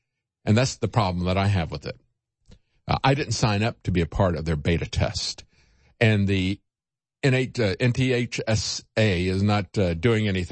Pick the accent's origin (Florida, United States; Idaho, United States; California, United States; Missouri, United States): Florida, United States; very elderly drivers in Florida that I used to live with when I was growing up in Florida